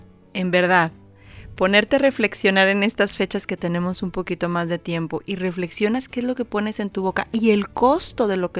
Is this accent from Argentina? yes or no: no; Monterrey, Nuevo León, Mexico; para empezar, como buena regia